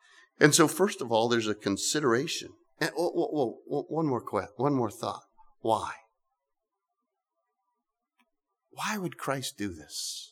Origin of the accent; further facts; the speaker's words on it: United States; I'm an American. I was brought up in an American country, United States, and I speak English, right?